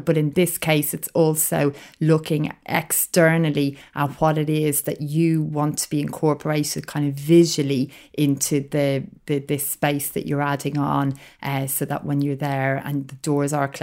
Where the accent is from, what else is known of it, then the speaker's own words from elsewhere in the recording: Ireland; when I was growing up in Ireland